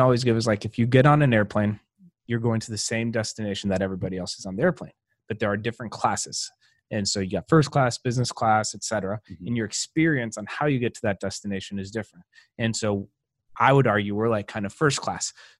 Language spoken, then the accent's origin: English; Colombia; moved away as an adult; But so I was born and raised in Colombia. My dad's Colombian, my mom's American. So I grew up my whole life down there